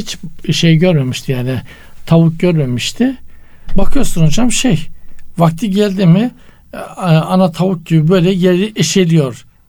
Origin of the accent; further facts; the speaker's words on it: Black Sea Region, Turkey; Bizim Karadeniz'de hocam çok yaygın.